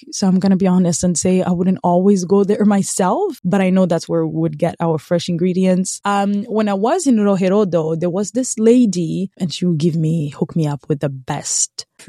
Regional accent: Bujumbura, Burundi; I am biased here because I grew up in Kigobe.

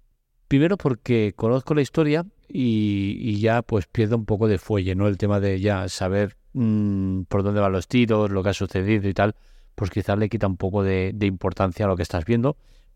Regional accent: Barcelona, Catalonia, Spain; me toca de cerca porque yo soy de Barcelona

